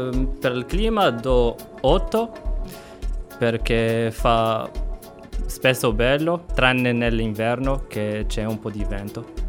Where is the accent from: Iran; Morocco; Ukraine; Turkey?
Morocco; now in Cagliari, Italy; Vengo dal Marocco.